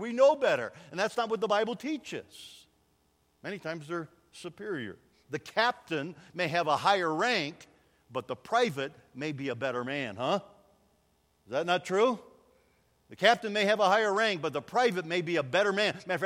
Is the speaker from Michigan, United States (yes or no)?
yes; Michigan, United States; I grew up in Michigan, and some of those old women wore babushkas.